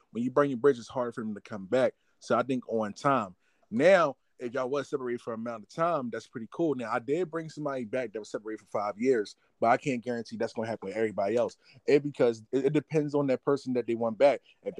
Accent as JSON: {"language": "English", "town": "Philadelphia", "region": "Pennsylvania", "country": "United States", "tie": "born or raised there", "said": "About me, I'm from Philadelphia, born and raised. I was born in North Philadelphia, and then I was raised in West Philadelphia. Right now, I currently reside in Center City, Philadelphia, so everything's looking pretty good."}